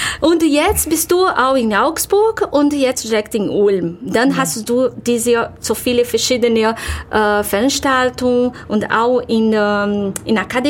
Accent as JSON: {"language": "German", "region": "Rio de Janeiro", "country": "Brazil", "tie": "born or raised there", "said": "besonders weil er genau von meiner Stadt, meiner Heimatstadt Rio de Janeiro."}